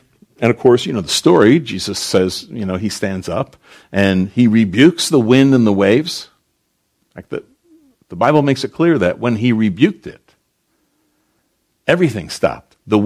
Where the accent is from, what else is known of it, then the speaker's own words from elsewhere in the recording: New Jersey, United States; This is I'm from Jersey. No one will let you do that in New Jersey.